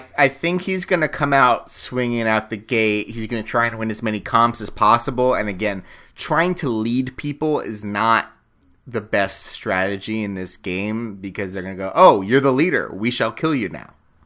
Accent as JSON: {"language": "English", "town": "Nashville", "region": "Tennessee", "country": "United States", "tie": "born there", "said": "I was born in Nashville and moved 7 times."}